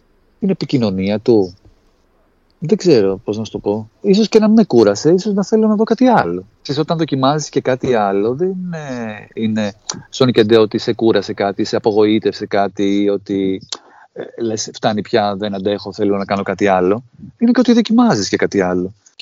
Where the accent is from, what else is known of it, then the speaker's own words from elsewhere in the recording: Athens, Attica, Greece; Γεννήθηκα στην Κυψέλη και έμεινα σε όλο το κέντρο της Αθήνας. Κολωνάκι, Γλυφάδα, Κεσαριανή, Πατήσια, Πλατεία Αμερικής, Σύνταγμα, Πλάκα.